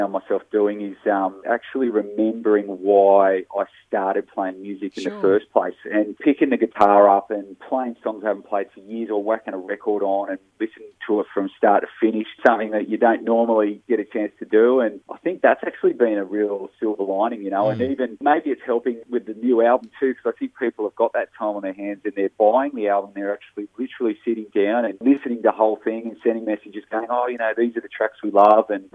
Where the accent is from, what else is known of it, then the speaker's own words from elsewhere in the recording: Tasmania, Australia; I remember growing up in Tassie, I'm a proud Tasmanian